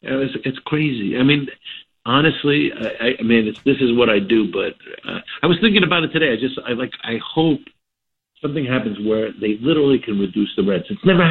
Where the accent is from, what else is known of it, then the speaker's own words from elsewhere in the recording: New York, United States; being a New Yorker as I am